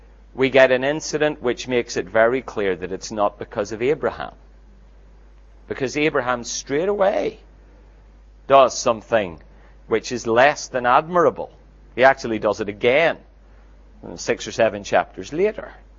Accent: Northern Ireland, United Kingdom; where I grew up in Northern Ireland

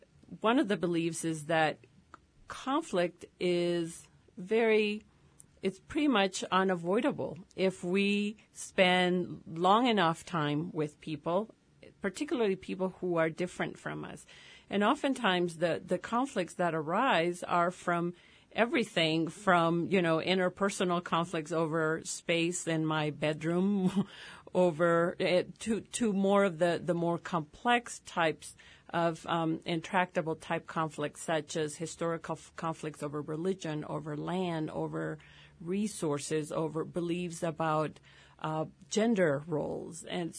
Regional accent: El Salvador; I grew up in El Salvador with friends who were ethnically white, but culturally Salvadorian, you know, or culturally Latino.

